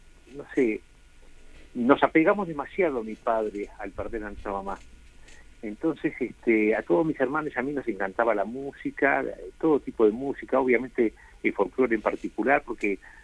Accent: Buenos Aires, Argentina; Nací en Capital Federal y aquí en Buenos Aires, junto con todos mis hermanos, en Capital precisamente, donde también estudié.

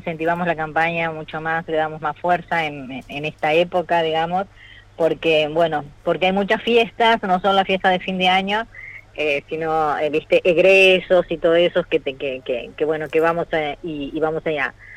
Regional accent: La Banda, Santiago del Estero, Argentina; Yo soy de la Banda.

